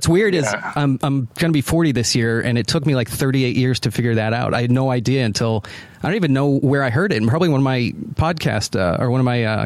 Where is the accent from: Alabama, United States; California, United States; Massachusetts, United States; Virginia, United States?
Massachusetts, United States; Boston; I mean, I'm from the Boston area.